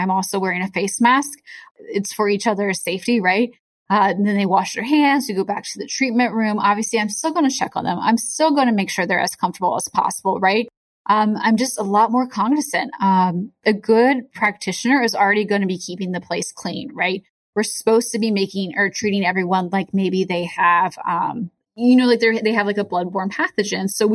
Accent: Montpelier, Virginia, United States; Yeah, I grew up outside of Richmond in Montpelier. So that was not a stressful area. I came to Northern Virginia. I am a little country.

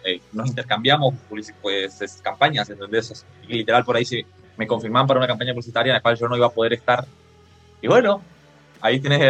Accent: Posadas, Misiones, Argentina; de Posadas Misiones, de la ciudad donde yo nací, me crié.

